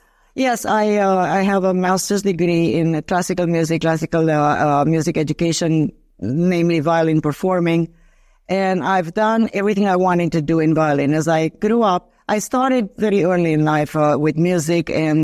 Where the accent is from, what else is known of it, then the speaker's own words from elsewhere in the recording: Romania; English is a second language; as I grew up in Romania